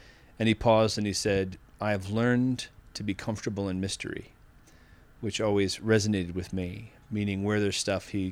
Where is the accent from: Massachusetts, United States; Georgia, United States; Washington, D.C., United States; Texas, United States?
Massachusetts, United States; Needham; accent: Boston; I grew up in Needham, Massachusetts. If you want the Boston accent, I can do it for you.